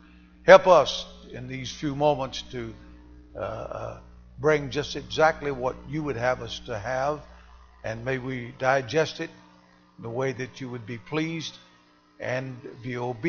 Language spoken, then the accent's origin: English; Tennessee, United States; I'm from Tennessee, and I talked to some of the preachers here, and they know the preachers that I know.